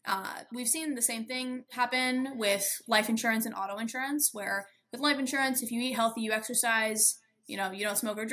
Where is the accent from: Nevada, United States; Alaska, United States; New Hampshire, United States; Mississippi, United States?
Nevada, United States; Las Vegas; Well, I grew up in Las Vegas, lots of family in California, and we've always kind of just been aware of wildfires.